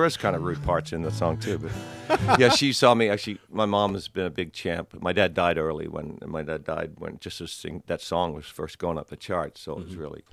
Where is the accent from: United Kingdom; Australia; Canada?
Australia; Actually, being an Australian, I've never toured Australia as a solo artist, which is kind of weird.